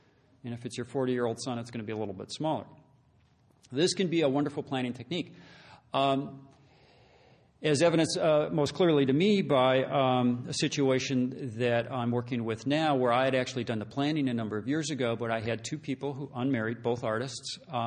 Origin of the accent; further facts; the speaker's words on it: Wisconsin, United States; I frankly gave this talk in my home state of Wisconsin in Milwaukee at one point